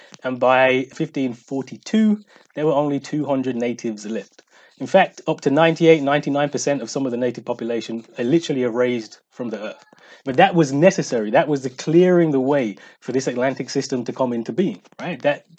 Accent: Birmingham, West Midlands, United Kingdom; I grew up in Birmingham

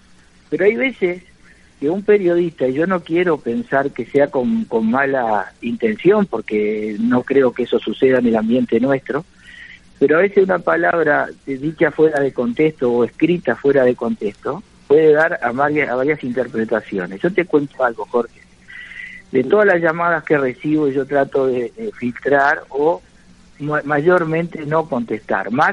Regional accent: Uruguay; independientemente del orgullo como uruguayo de saber lo que has hecho en esas tierras

